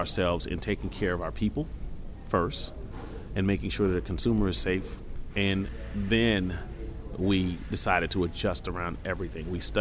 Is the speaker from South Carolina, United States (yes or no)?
yes; South Carolina, United States; And being that I'm from South Carolina, of course I'm going to be, you know, lenient towards the fact that South Carolina is where it started.